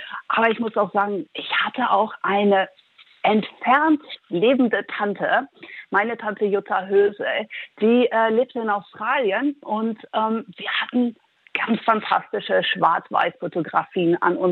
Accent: Netherlands; ich bin in einer zweisprachigen Familie aufgewachsen in den Niederlanden und habe mit meiner Oma immer deutsches Fernsehen geguckt.

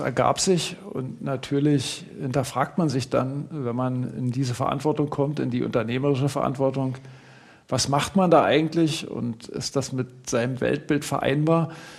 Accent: East Germany, Germany; Ich hätte mir eine andere DDR vorgestellt, weil das eben meine Heimat und mein Heimatland war.

